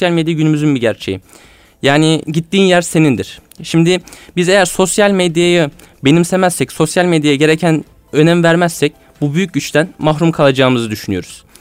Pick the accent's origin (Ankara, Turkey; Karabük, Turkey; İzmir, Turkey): Karabük, Turkey; Safranbolu; now in Istanbul, Turkey; Safranbolu'yum ben de.